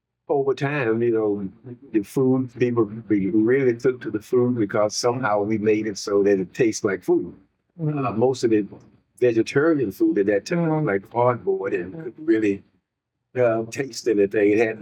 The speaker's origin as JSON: {"language": "English", "region": "North Carolina", "country": "United States", "said": "You know, I'm from North Carolina, you know."}